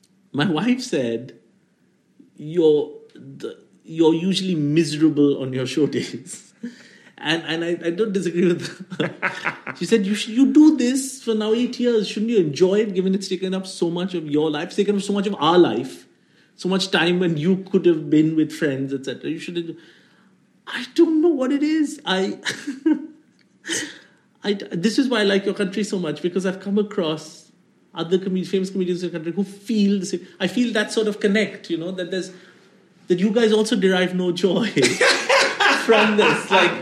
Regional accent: India; And I know, as an Indian person, I should be.

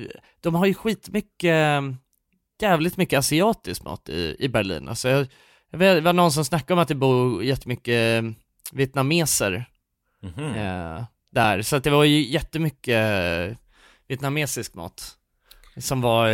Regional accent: Stockholm, Stockholm County, Sweden

